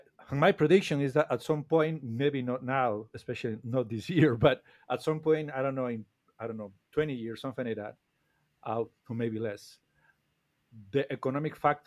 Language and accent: English; Bolivia; you know that you're talking to me and I am from Bolivia, but please know that I am not interested in being paid as a Bolivian.